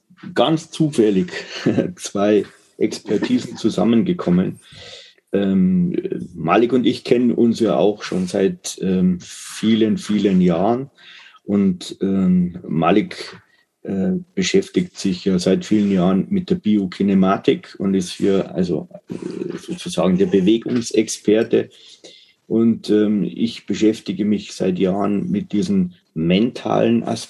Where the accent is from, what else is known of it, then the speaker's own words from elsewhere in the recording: Bavaria, Germany; Ja, ich bin ein niederbayerisches Gewächs. Ich komme aus Bayern